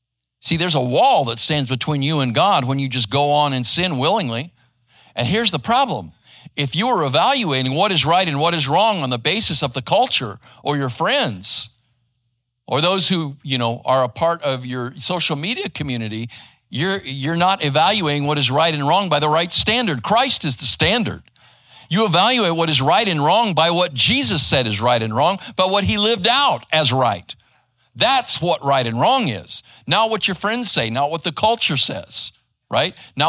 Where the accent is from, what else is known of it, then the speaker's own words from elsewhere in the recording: Arizona, United States; now in Texas, United States; I grew up in Arizona and, you know, it was hot and we got dust storms, but, you know, that was pretty much it.